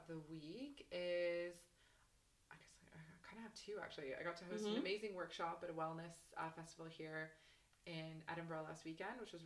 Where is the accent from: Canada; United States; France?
Canada; also born or lived in Australia / New Zealand / United Kingdom; now in Scotland, United Kingdom; I'm from Canada originally. I've lived abroad quite a few times. Lived abroad in Australia, New Zealand, UK before.